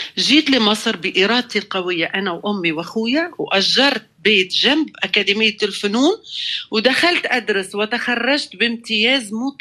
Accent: Tunisia; ما فيش شك أني أنا بنت تونس، تونس المنفتحة لكل الثقافات. أنا وأنا طفلة كنت بغني كل اللغات وأنا لا أفهم

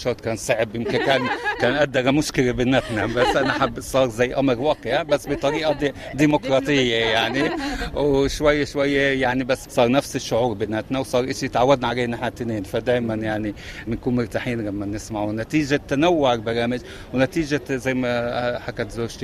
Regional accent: Jerusalem, Palestine; من القدس أنا، ونحن جايين بالزيارة هنا على المنطقة

